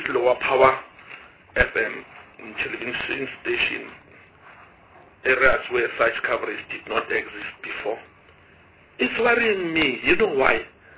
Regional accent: Mpumalanga, South Africa; We are from Mpumalanga.

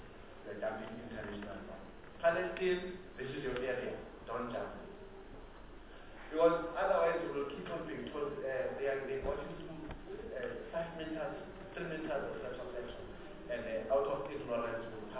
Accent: South Africa; I don't know where me as a South African am going to stand.

